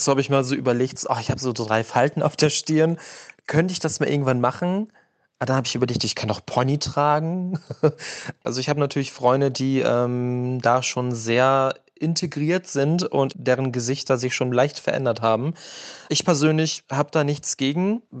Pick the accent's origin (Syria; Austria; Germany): Germany; Aber ich komme aus der DDR, ich muss das nehmen, was ich habe.